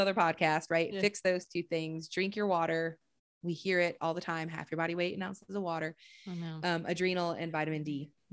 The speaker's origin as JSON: {"language": "English", "town": "Flint", "region": "Michigan", "country": "United States", "moved": "yes", "said": "I'm originally from Flint, Michigan."}